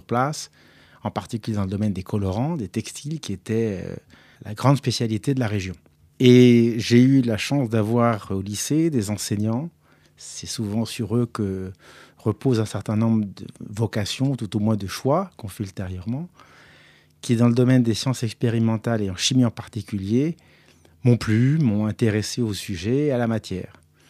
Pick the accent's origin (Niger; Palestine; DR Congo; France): France; Mulhouse, Grand Est; Je suis né à Mulhouse, j'ai fait ma scolarité à Mulhouse